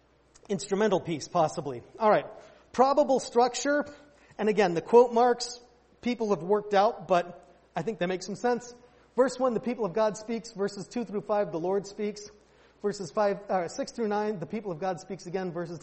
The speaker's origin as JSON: {"language": "English", "country": "United States", "said": "As an American, as a sports fan, I can't stand sore losers."}